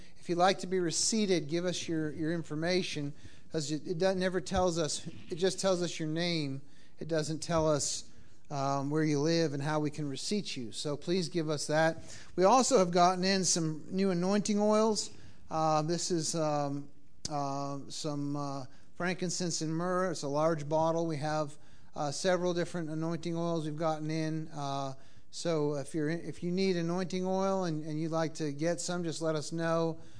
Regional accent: Massachusetts, United States; You know, I come from Massachusetts, where the Boston Massacre took place, where the American Revolution began.

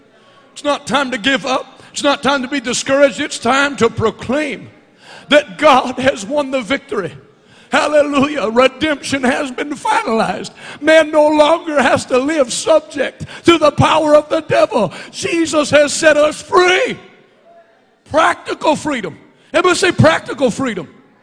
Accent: Vermont, United States; But I grew up preaching in Vermont, so that was no big deal.

